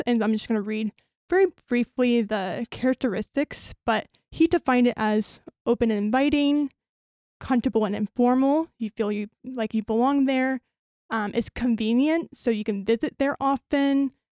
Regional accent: Florida, United States; I grew up in Florida, yeah, where there wasn't a lot of third spaces.

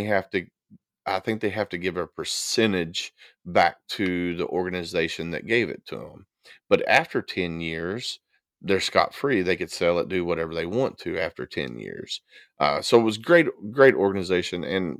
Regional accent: Kentucky, United States; So born and raised in Kentucky, graduated high school in 1997.

